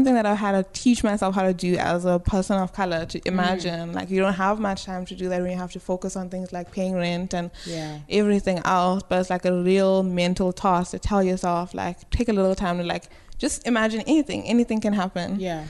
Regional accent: South Africa; Like, I am from South Africa.

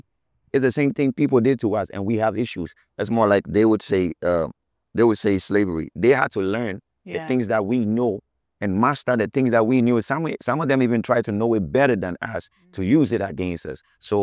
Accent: Ghana; I'm like, okay, listen, I'm from Ghana, but we are all selling Ghana, right?

